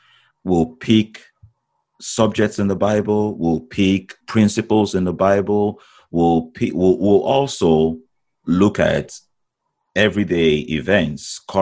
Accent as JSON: {"language": "English", "country": "Nigeria", "tie": "born or raised there", "moved": "yes", "lives_now": "United States", "said": "I grew up in Nigeria and been living out in the States here for almost 2 decades now. Yeah, coming up on 17 years, I think."}